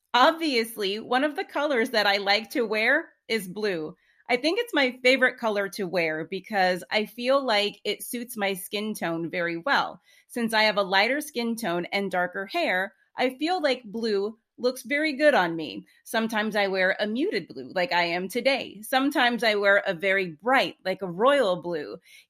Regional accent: United States; I'm from the United States.

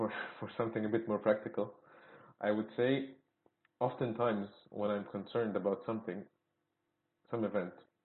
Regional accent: Egypt; English is a second language; I come from Egypt

